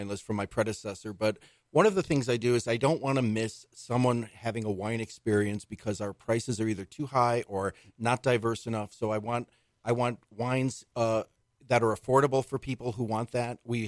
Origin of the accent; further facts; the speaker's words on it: Buffalo, New York, United States; Well, that's kind of funny, because in my family, growing up in Buffalo, we did not have alcohol in our house.